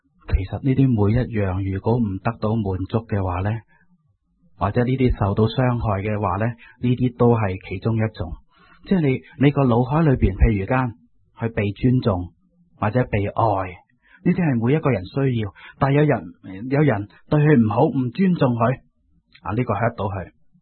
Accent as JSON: {"language": "Cantonese", "country": "Hong Kong", "said": "因为有好多人，特别我哋香港人咧，好注重物质嘅"}